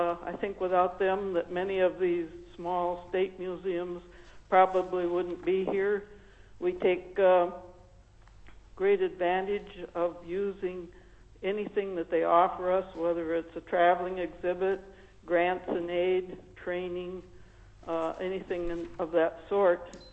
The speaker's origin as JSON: {"language": "English", "town": "Fairbanks", "region": "Alaska", "country": "United States", "said": "I'm from Fairbanks."}